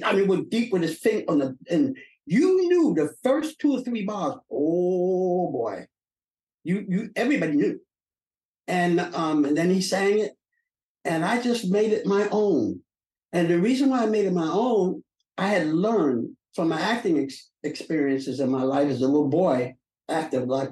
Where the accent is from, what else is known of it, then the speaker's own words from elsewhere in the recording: Brooklyn, New York, United States; We're all from Brooklyn, man.